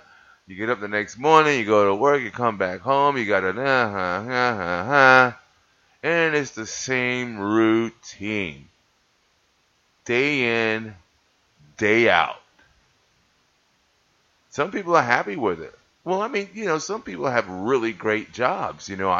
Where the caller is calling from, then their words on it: New York, United States; especially in New York, because I'm recording from Jamaica, Queens, New York.